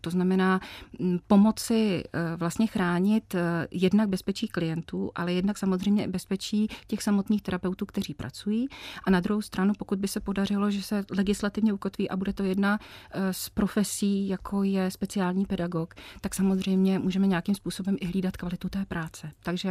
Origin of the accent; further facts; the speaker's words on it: Tábor, South Bohemian Region, Czechia; Jsou to táboráci, já pocházím z Tábora.